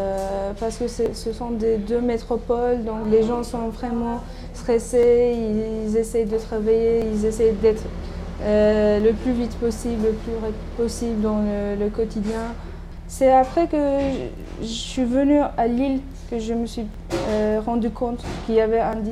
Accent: Istanbul, Turkey; French is a second language; moved away as an adult; now in France; Donc, je viens d'Istanbul. Je suis doctorante en France

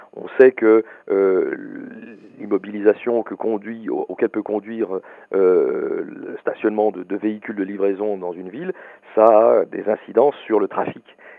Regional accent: Nouvelle-Aquitaine, France; en région Aquitaine, qui est ma région d'origine

